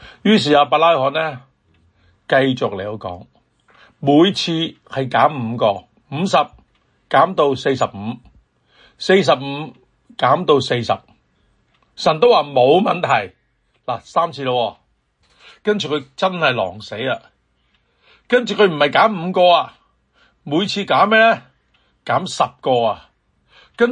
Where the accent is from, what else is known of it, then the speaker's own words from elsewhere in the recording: Hong Kong; 我哋香港人啊或者中国人呢就唔知你有冇去过东南亚旅行啦